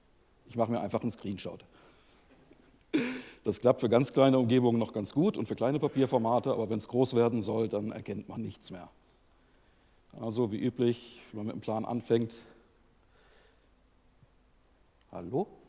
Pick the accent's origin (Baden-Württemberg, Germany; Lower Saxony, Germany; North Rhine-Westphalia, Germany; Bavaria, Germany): North Rhine-Westphalia, Germany; Bielefeld; Ich komme aus Bielefeld, wirklich. Habe Informatik und Elektrotechnik studiert, auch in Bielefeld, beides, wirklich.